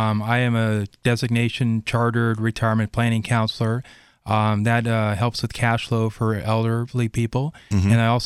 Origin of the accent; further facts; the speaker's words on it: East Coast, United States; also born or lived in California; I grew up, I was born in California, but I mainly grew up here on the East Coast.